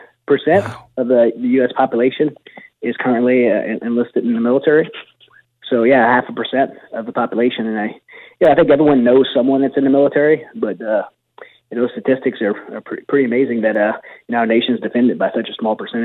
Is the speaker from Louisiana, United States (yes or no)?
yes; Louisiana, United States; I think culturally, I grew up in South Louisiana, and Catholicism was really, you know, rooted in the culture